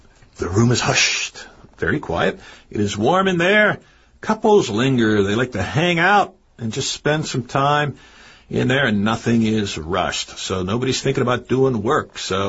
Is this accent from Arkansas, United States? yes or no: no; Pittsburgh, Pennsylvania, United States; My hometown, Pittsburgh, is like that, too.